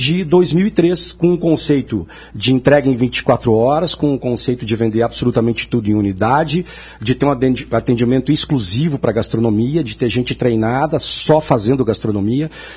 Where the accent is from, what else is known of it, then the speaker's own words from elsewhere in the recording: Rio Grande do Sul, Brazil; Eu sou gaúcho, então fiquei atendendo os clientes do interior do estado.